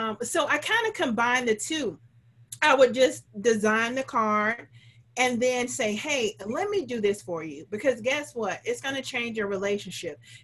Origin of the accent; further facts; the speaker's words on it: Georgia, United States; now in New Hampshire, United States; So the biggest thing, I guess for me, the surprise was when I moved from Georgia to New Hampshire, mm-hmm. where I had, Georgia's home for me. So that's where I was most comfortable.